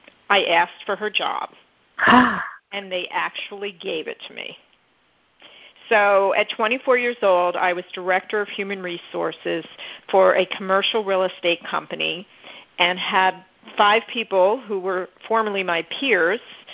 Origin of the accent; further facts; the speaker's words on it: Northeast, United States; now in Houston, United States; and then also being in Houston, and I'm from the Northeast